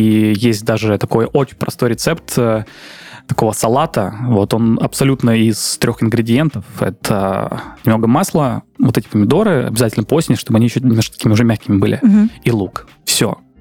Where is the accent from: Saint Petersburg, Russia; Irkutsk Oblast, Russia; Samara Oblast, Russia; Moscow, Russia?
Samara Oblast, Russia; Syzran; Есть такой город Сызрань, откуда я родом